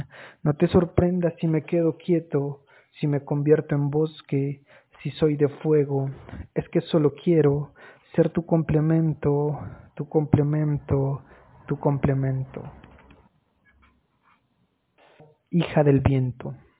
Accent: Sibundoy, Putumayo, Colombia; soy del Valle de Sibundoy, departamento del Putumayo

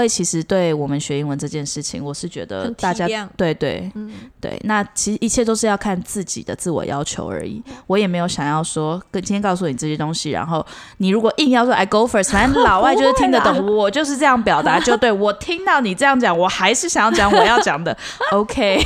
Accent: South Korea; Chinese is a second language; 嗯，好了，我也是韩国人。

